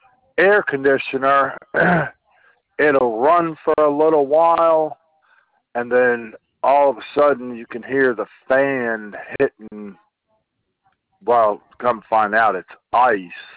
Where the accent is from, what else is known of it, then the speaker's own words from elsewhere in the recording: Ireland; I'm old-fashioned and stubborn. I can't help it, I'm Irish.